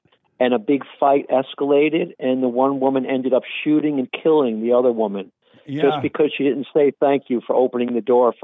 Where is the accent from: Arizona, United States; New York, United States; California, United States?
New York, United States; I mean, I'm only 63-ish, but I grew up in New York, and I worked as a young teenager.